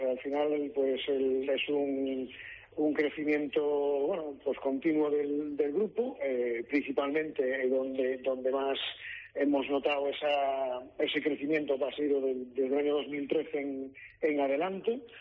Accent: Galicia, Spain; yo soy gallego

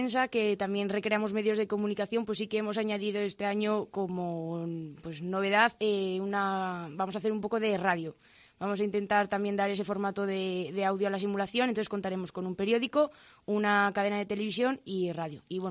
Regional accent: La Bañeza, Castile and León, Spain; Yo soy de La Bañeza

